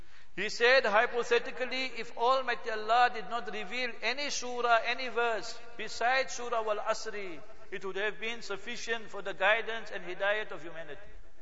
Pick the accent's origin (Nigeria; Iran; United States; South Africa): South Africa; Heidelberg, Gauteng; I'm born and bred in Heidelberg, Gauteng, Transvaal, call it what you want to.